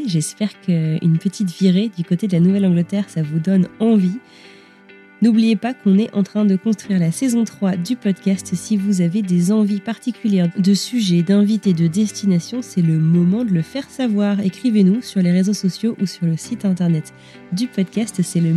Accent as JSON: {"language": "French", "region": "Brittany", "country": "France", "said": "je suis bretonne, précisons-le."}